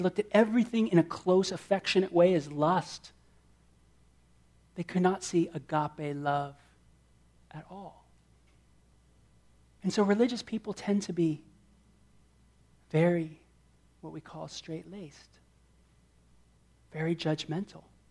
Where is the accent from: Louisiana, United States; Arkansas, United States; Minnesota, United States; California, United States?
California, United States; and one of the things I hated, man, growing up in Southern Cal, I just despised it, didn't like it